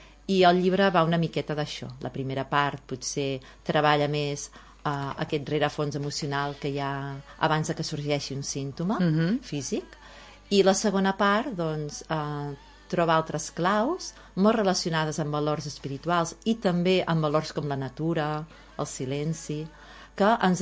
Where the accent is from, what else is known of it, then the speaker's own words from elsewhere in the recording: Santa Coloma de Farners, Catalonia, Spain; now in L'Escala, Spain; llibreries de Girona, de Figueres, biblioteques, al meu poble natal, a Santa Coloma, a la biblioteca també, i aquí a l'Escala, evidentment